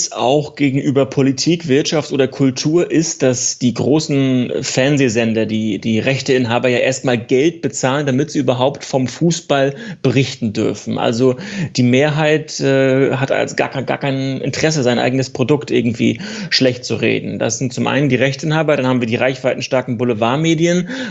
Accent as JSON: {"language": "German", "region": "Mecklenburg-Vorpommern", "country": "Germany", "tie": "born or raised there", "said": "Ich bin in der Nähe von Rostock aufgewachsen, in einer kleinen Stadt"}